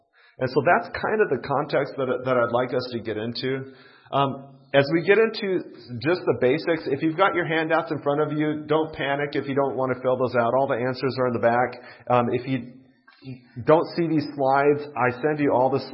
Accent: Japan; We've traveled in China quite a bit. I grew up in Japan.

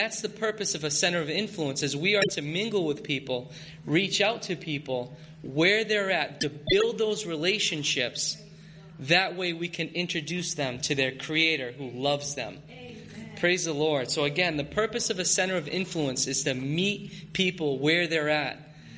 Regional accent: Maine, United States; growing up in Maine, I like to fish.

